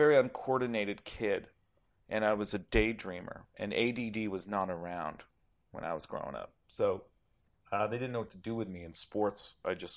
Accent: Toronto, Ontario, Canada; obviously I'm from Toronto

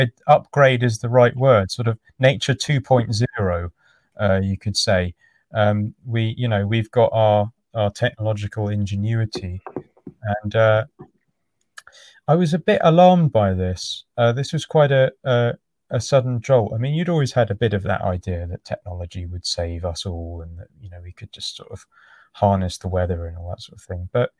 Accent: London, United Kingdom; Right now I'm in Devon, which is in the southwest. Gotcha. I'm from London originally.

